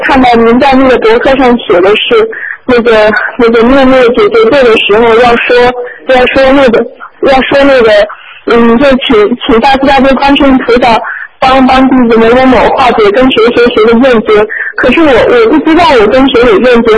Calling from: Beijing, China; 大陆北京打来的。

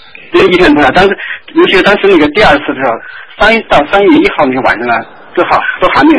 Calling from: Edmonton, Alberta, Canada; 是埃德蒙顿最好，那可以找到合适工作。然后我就到这儿来了

